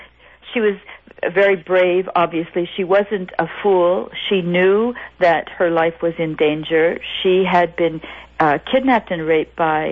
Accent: Canada; even though for me as a Canadian it's balmy in Washington.

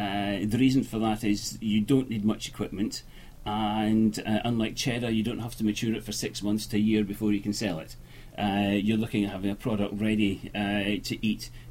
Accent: Paisley, Scotland, United Kingdom; Originally Scotland.

